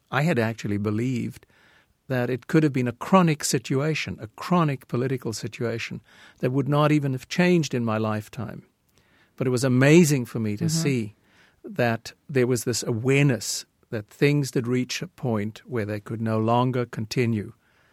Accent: Cape Town, Western Cape, South Africa; I grew up in Cape Town, which was a very interesting city. It was a cosmopolitan city, but a city of enormous contrasts. In fact, I was there when the apartheid regime was at its height.

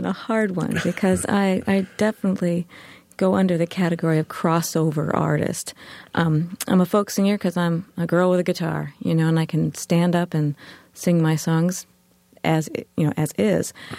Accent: Elkhart, Indiana, United States; I'm from Indiana. Okay. I grew up in northern Indiana, little factory town, Elkhart, kind of mid-state, right at the Michigan line.

